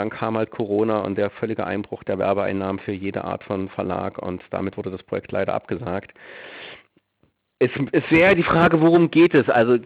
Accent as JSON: {"language": "German", "town": "Merseburg", "region": "Saxony-Anhalt", "country": "Germany", "said": "Und ich komme aus Merseburg, die noch viel kaputter war."}